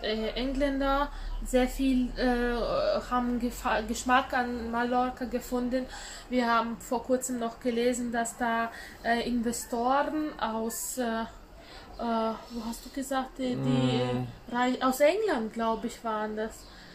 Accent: Latgale, Latvia; German is a second language; now in Germany; aus dem Ort, wo ich herkomme, das ist aus ländlicher Gegend, so 150 Kilometer

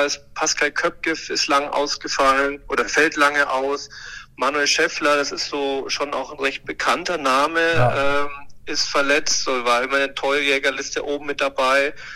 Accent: Hamburg, Germany; als Hamburger

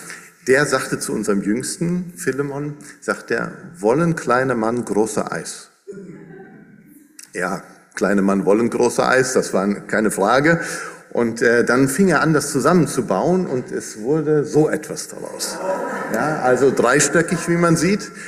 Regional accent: North Rhine-Westphalia, Germany; Ich komme aus dem Siegerland, ich weiß, wovon ich rede.

